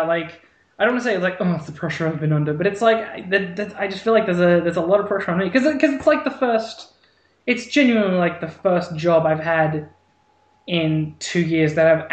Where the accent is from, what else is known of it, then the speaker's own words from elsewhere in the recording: Australia; we're a startup and we haven't made anything and we're Australian and we're new and stuff like